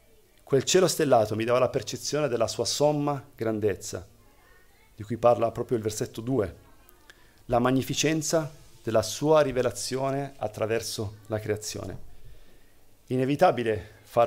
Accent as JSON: {"language": "Italian", "region": "Apulia", "country": "Italy", "tie": "born or raised there", "moved": "as an adult", "said": "Quando ero ragazzo, fino a 19 anni, sono vissuto in Puglia, sul Gargano, ed è un posto molto ventoso. E quando si tornava a casa a piedi, e noi abitavamo fuori paese"}